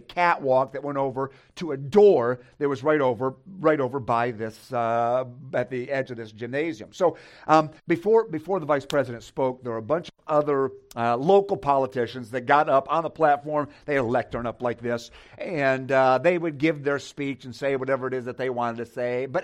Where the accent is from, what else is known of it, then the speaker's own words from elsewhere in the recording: Michigan, United States; I'm from Michigan originally, so I'm a Detroit fan.